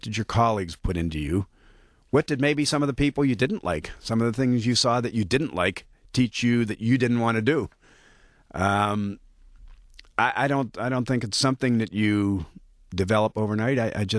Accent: Detroit, Michigan, United States; now in Bloomfield Hills, United States; I'm from Detroit, and I'm proud of it, and I'm getting prouder by the day.

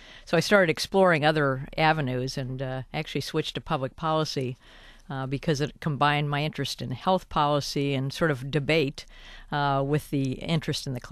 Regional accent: Akron, Ohio, United States; also born or lived in New York City, United States; I grew up in Akron, Ohio. Actually born in New York City, but my parents moved to Ohio when I was 2.5.

